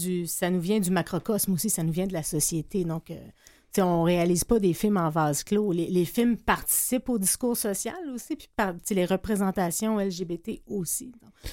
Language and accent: French; Montreal, Quebec, Canada; C'est le Montréal où ma grand-mère a grandi, où ma mère a grandi. Donc, je suis montréalaise d'origine aussi.